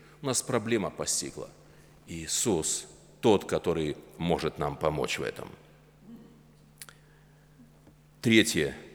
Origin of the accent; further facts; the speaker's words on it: Belarus; Я говорю, у нас уже сформировался такой национальный ответ. Мы говорим, в Беларуси жизнь как у картошки.